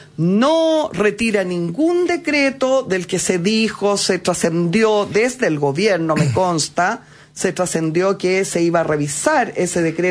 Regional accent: Chile; Que yo encuentro que, como chilena, ¿ya?, nos deja muy mal.

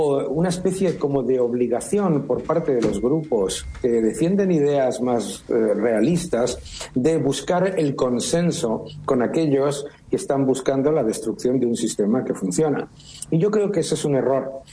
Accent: Spain; Yo vengo de España, donde el sistema de pensiones está quebrado.

